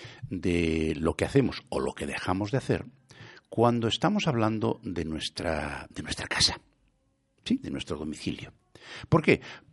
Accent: Galicia, Spain; ¿de verdad somos conscientes los gallegos de la importancia que tiene el revestimiento de nuestra casa

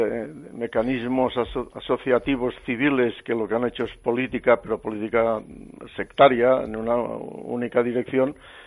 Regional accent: Catalonia, Spain; mantener lo que somos, que es catalanes, españoles y europeos y abiertos al mundo, ¿no?

